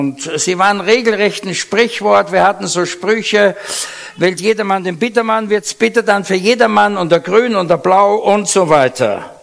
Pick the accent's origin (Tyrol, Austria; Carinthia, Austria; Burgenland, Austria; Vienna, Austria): Vienna, Austria; Es merken vielleicht einige an meiner Aussprache. Ich bin nicht genuin Deutscher, ich bin Wiener. Die reden so breit. Und Österreicher